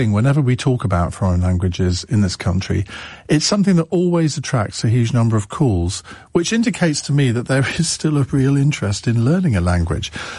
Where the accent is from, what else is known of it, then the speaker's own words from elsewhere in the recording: Wales, United Kingdom; first language Welsh; English is a second language; I am Welsh first language, English second, and know basic French and some Polish for work, and some Swahili, and some Spanish.